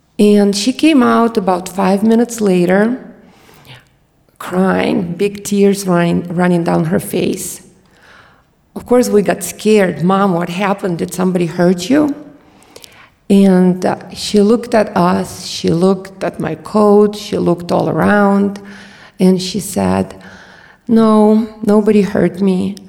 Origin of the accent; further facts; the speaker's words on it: Ukraine; accent: Eastern European; upon hearing my Eastern European accent, kids would ask me where I was from. And as Ukraine was still part of USSR, not easily recognizable geographically, I would just say that I'm Russian.